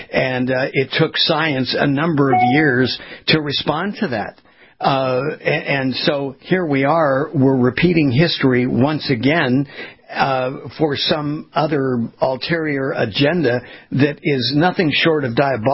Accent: California, United States; I grew up in California on the West Coast, near the water

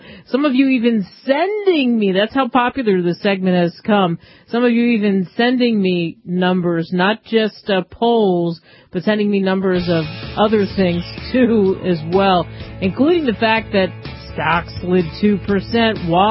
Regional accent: New Jersey, United States; maybe it's because I'm from Jersey.

